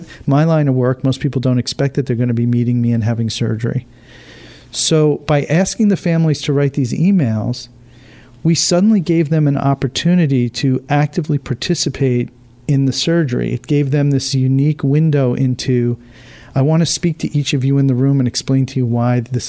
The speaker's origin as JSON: {"language": "English", "town": "Islip", "region": "New York", "country": "United States", "tie": "born or raised there", "said": "I think that, you know, as a kid, I grew up in Islip."}